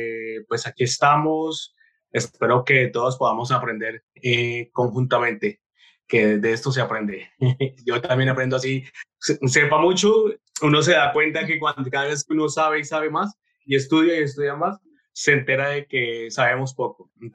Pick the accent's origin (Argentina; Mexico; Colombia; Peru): Colombia; moved away as an adult; now in Spain; soy colombiano, vivo en España hace alrededor de 6 años.